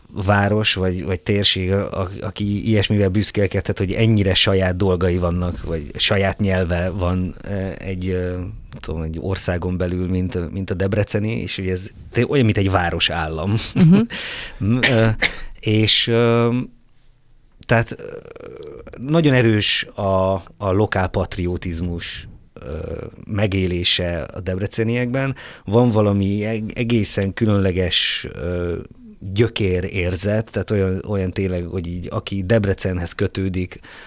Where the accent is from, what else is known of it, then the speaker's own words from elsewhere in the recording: Bihor, Romania; accent: Bihar dialect; a tájszólás, az ugye, én is Biharból jövök, tehát a Hajdú Bihar megye, az ugye a magyarországi rész, és Bihar megye, az meg a Parciumi rész, és én is Bihar megyéből vagyok